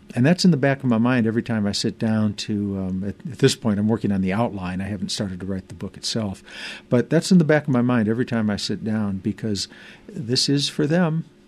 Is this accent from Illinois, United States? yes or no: yes; Illinois, United States; But I growing up outside of Chicago.